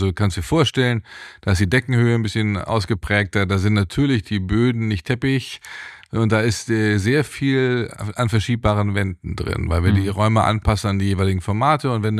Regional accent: Wolfsburg, Lower Saxony, Germany; also born or lived in Bogotá, Colombia; Geboren in Bogota, Kolumbien, aufgewachsen in Wolfsburg.

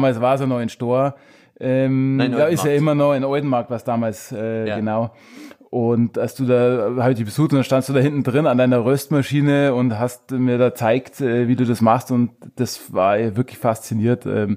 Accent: Trostberg, Bavaria, Germany; now in Chiemgau, Germany; Ich komme eigentlich aus Drumwalchen, also aus dem Chiemgau, war zeitlang weg in Minger und bin jetzt seit 2-3 Monaten endlich wieder daheim.

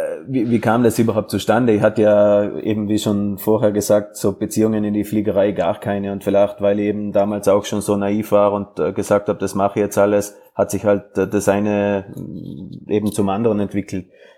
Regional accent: Trentino-Alto Adige, Italy

